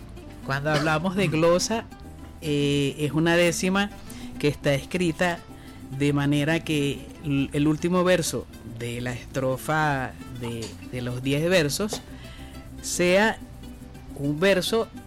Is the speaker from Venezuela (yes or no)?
yes; Venezuela; Eso somos nosotros, los venezolanos.